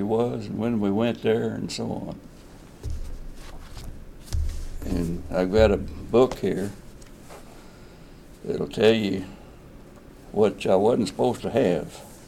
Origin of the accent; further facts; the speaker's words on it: Highland Park, United States; I was born in Highland Park in 1920, June the 27th, 1920. Lived there until I was 13 and moved to the West End.